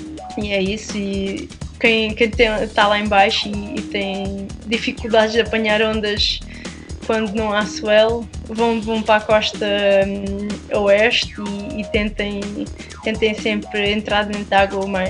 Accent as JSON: {"language": "Portuguese", "town": "Quarteira", "region": "Algarve", "country": "Portugal", "said": "de onde eu sou de Quarteira, só não havia ondas muito consistentemente, por isso íamos para Sagres muitas vezes"}